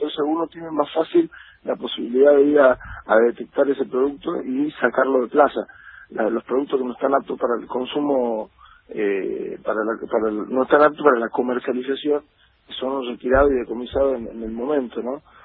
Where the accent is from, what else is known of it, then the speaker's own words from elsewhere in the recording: Argentina; que fortalece mucho como argentino